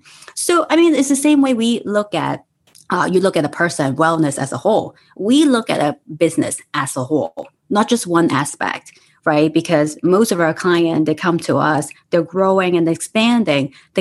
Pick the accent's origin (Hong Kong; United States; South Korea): Hong Kong; I was born and raised in Hong Kong in the 80s.